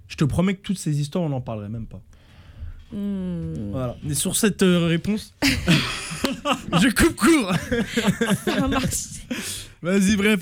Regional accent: Paris, Île-de-France, France; je suis parisien.

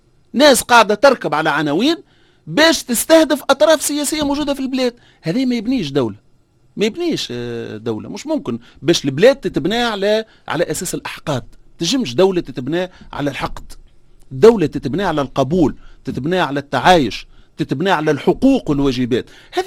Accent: Tunisia; النظام شبه البرلماني اللي عندنا في تونس

